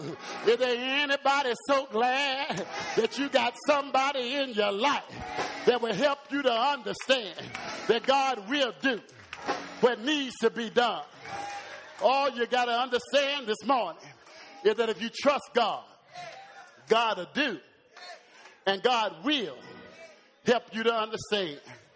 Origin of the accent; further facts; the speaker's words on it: Lexington, North Carolina, United States; a little chap from Lexington, North Carolina, growing up in the Foul Chapel Baptist Church